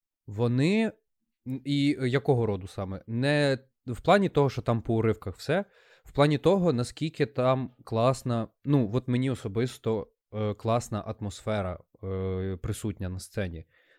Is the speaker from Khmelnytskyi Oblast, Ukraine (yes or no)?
yes; Khmelnytskyi, Khmelnytskyi Oblast, Ukraine; Я сам родом із Хмельницького